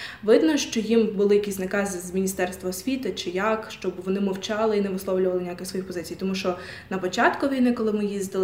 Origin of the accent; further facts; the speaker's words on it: Lviv, Lviv Oblast, Ukraine; Так, але я переважно наголошую на тому, що я зі Львова